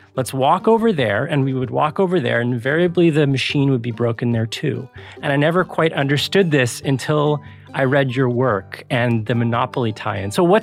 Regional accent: Canada; as a Canadian

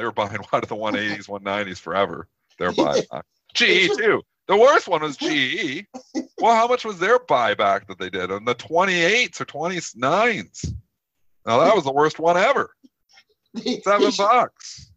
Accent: Canada; Being a Canadian investor

